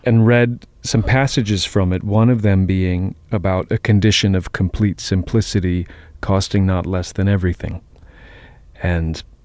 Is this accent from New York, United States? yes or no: no; Jamaica Plain, Massachusetts, United States; I grew up in Jamaica Plain.